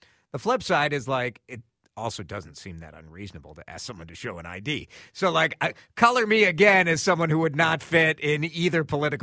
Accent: Chicago, Illinois, United States; I grew up in Chicago, people. I know about multiple voting.

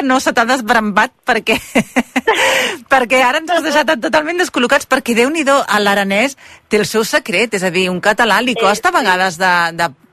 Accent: Alcanar, Catalonia, Spain; que jo també sóc de poble, d'Alcanar

